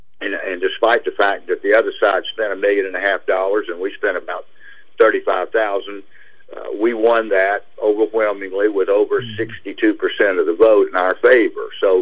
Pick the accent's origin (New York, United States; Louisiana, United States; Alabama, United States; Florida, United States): Alabama, United States; Auburn; I grew up in Auburn. My dad was a professor there and very involved in Little League and Boy Scouts and all that kind of business. Finished at Auburn High School, Auburn University